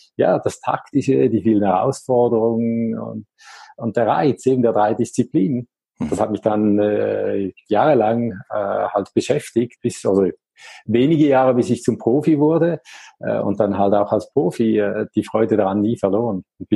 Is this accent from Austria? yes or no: no; Appenzell, Switzerland; ich bin aufgewachsen, wohne immer noch im Appenzellerland. Das liegt ganz im Osten der Schweiz, nahe an Deutschland und Österreich, der beiden Grenzen.